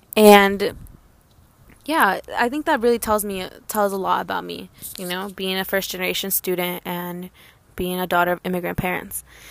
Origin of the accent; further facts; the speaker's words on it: California, United States; I am 18 years old. I'm from North Cal, Sonoma County, to be exact. 45 minutes from San Francisco, if you guys mainly just know the city.